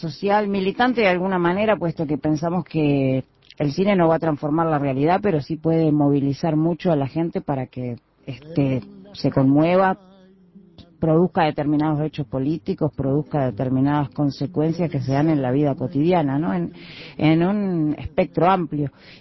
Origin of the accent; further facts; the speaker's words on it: Juan Lacaze, Colonia, Uruguay; moved away as an adult; also born or lived in Montevideo; No, en realidad yo viví en Uruguay hasta los 27 años casi. Me fui de Juan Lacase a donde se viene todo el mundo, Montevideo.